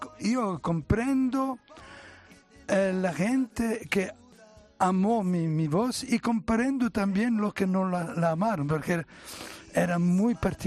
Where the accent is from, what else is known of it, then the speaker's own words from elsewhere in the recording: Italy; Spanish is a second language; Sí, me sorprendió el hecho que comprendía el idioma, siendo italiano. Yo temía que sería un problema, y no, al contrario, me adapté muy, muy rápido